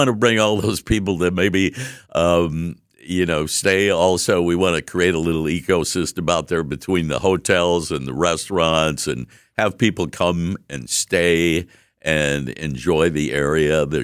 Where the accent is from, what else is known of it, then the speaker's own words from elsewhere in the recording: Milwaukee, Wisconsin, United States; moved away as an adult; now in Arizona, United States; I'm being from Milwaukee my whole life, even though I live in Arizona, kind of a proverbial snowbird, my heart is here in Milwaukee.